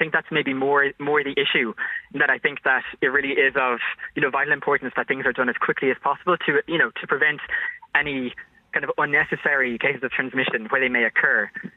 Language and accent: English; Ireland; there was no problem with me being Irish.